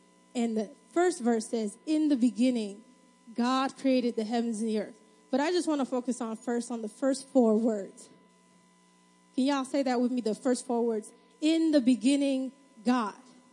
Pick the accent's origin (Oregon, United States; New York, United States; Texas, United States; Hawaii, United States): New York, United States; Don't make fun of the way I say it, please. I'm from New York. It comes out.